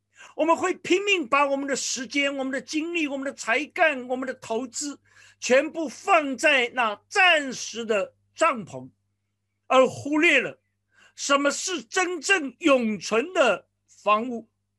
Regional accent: China; 我想我们华人，我们中国人对住处是非常的看重

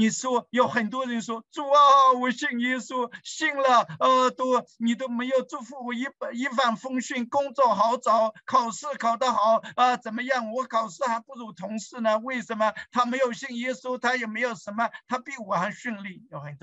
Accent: Qingtian, Zhejiang, China; 弟兄姊妹，中国我们家乡青田也非常的热，今天早上我们同乡的牧师正道，他说哇，虎龙一样，真的很热，不下雨，热

